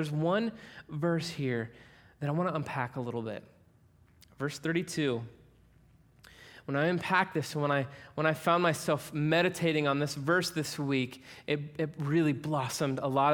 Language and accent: English; Newark, Ohio, United States; I grew up in Newark, Ohio. Not New Jersey, Newark, Ohio.